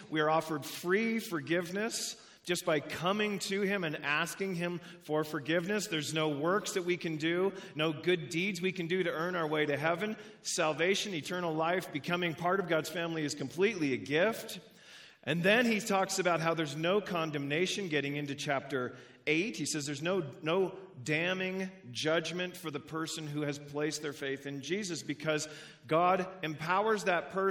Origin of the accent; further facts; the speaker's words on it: Canada; And I was a terrible basketball player because I came from Canada.